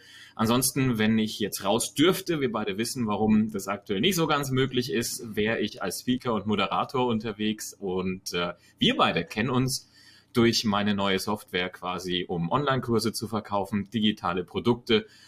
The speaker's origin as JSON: {"language": "German", "region": "Bavaria", "country": "Germany", "said": "Ich komme aus der Nähe von Nürnberg, also im Herzen Bayerns, wenn man so will."}